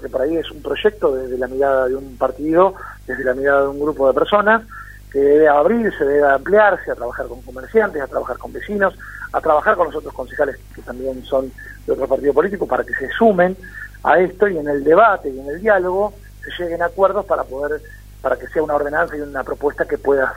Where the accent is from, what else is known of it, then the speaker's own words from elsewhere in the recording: San Clemente, Buenos Aires Province, Argentina; now in Mar de Ajó, Argentina; yo soy nacido, criado en San Clemente, pero hoy me toca vivir por cuestiones familiares en Mar de Ajó